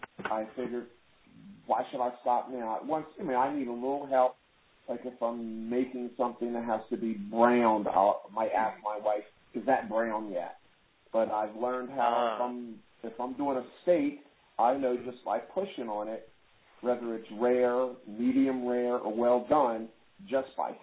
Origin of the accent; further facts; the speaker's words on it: New Jersey, United States; I'm from New Jersey.